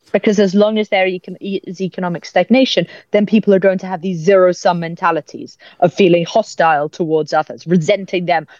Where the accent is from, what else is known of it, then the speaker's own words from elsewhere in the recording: United Kingdom; what we as British citizens can do to change the game.